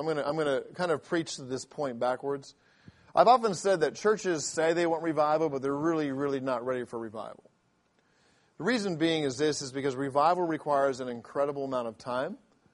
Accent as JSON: {"language": "English", "region": "England", "country": "United Kingdom", "tie": "born or raised there", "said": "This is my English humor, by the way. I grew up in England where you don't even crack a smile and you just go with the joke"}